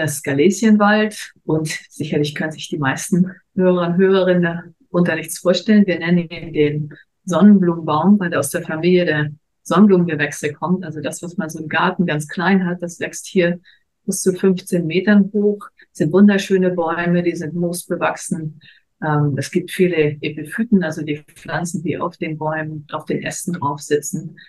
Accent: Wattenbek, Schleswig-Holstein, Germany; now in Ecuador; ich komme ursprünglich aus dem Norden von Deutschland. Wahrscheinlich hört man das, aus einem kleinen Dorf bei Kiel. Wattenbek, das kennt kein Mensch

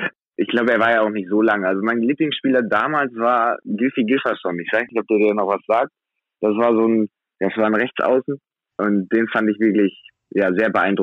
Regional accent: Wilhelmshaven, Lower Saxony, Germany; Also ja, ich komme aus Wilhelmshaven, das ist meine Heimatstadt.

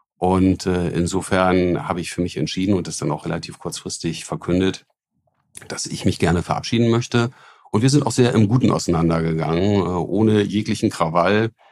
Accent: Hamburg, Germany; meine Heimatstadt Hamburg

